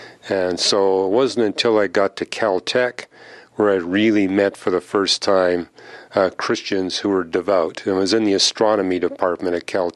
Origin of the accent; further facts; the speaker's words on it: Canada; Well, I was born, raised, and educated in Canada. I'm a Canadian.